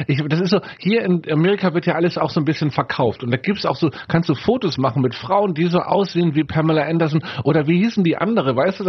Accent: Northern Germany, Germany; Ich bin ja als Norddeutscher ohne sowas aufgewachsen.

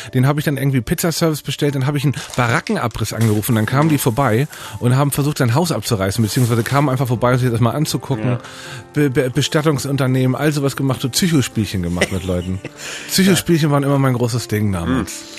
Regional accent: Hamburg, Germany; bei uns in Stelling in Hamburg, wo ich herkomme

